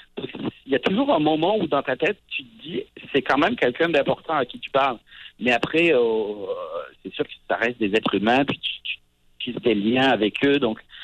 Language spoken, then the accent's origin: French; France; born there; moi, je suis né en France